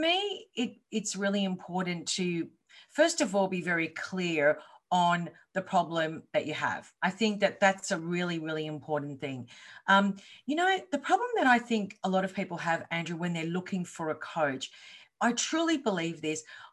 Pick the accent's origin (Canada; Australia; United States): Australia; So I'm from Australia and I am a coach.